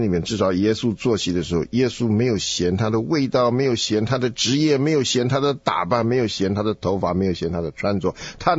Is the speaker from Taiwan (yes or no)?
no; South Korea; 你看咱们韩国人聚会，哇，那也是很整齐的。